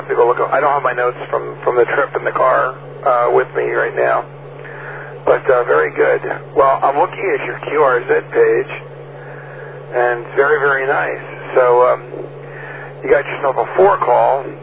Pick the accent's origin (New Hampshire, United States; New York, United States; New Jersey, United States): New Jersey, United States; also born or lived in Shreveport, Louisiana; I grew up here in New Jersey, then lived in Shreveport, Louisiana